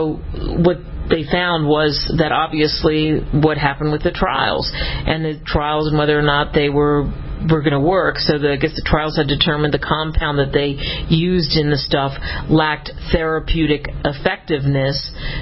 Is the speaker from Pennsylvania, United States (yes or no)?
yes; Pennsylvania, United States; I grew up in the Northeast in a big city, but a historic city outside of Philadelphia.